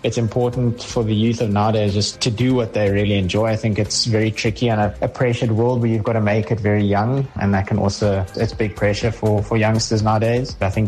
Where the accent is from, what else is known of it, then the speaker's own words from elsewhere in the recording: Paarl, Western Cape, South Africa; now in Girona, Spain; I'm from Paul, South Africa, but currently in Girona, Spain. I've been in Spain now for just under 3 weeks.